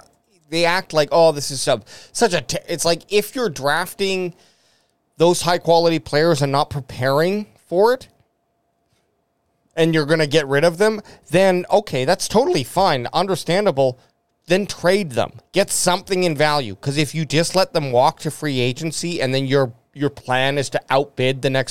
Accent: Canada; I'm Canadian.

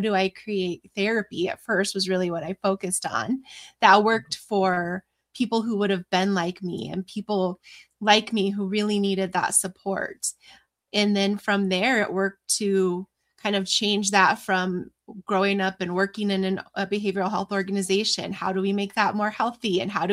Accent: New Mexico, United States; growing up in New Mexico, there's just a lot of generational trauma. And growing up in New Mexico, I didn't have necessarily the best upbringing.

